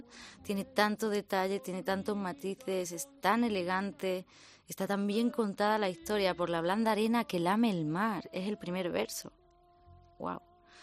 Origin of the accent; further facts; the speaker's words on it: Linares, Andalusia, Spain; born there; Es que nací en Linares y veraneábamos en La Cruz, que estaba a un kilómetro.